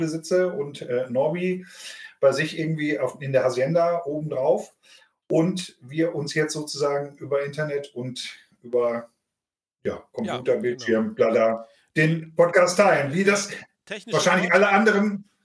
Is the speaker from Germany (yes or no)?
yes; Germany; Und dann sind wir Deutsche natürlich sofort dabei